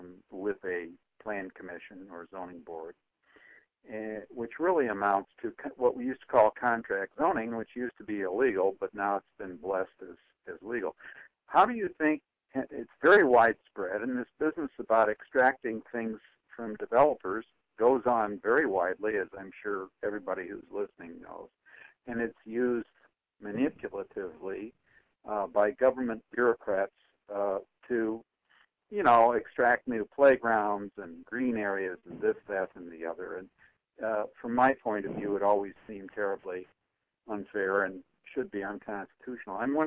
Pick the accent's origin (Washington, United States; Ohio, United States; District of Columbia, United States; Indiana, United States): Indiana, United States; Hi, I'm from Indiana. I've practiced law for about 40 years now.